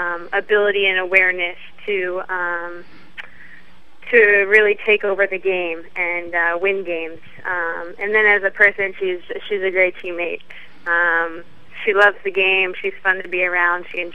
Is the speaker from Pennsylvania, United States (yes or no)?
yes; Philadelphia, Pennsylvania, United States; I actually, as I said, I grew up in Philadelphia, so I watched the Philadelphia Charge play.